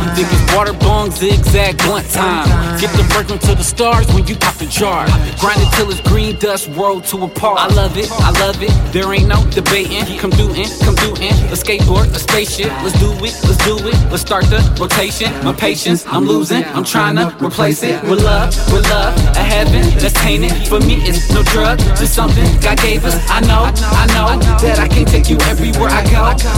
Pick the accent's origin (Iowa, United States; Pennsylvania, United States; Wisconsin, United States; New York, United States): Wisconsin, United States; Appleton; I grew up in Appleton. We only knew one black guy and he's over there laughing.